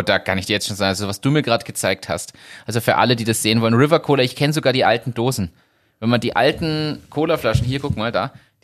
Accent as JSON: {"language": "German", "region": "Berlin", "country": "Germany", "said": "ich bin ja aus Berlin, Weltstadt."}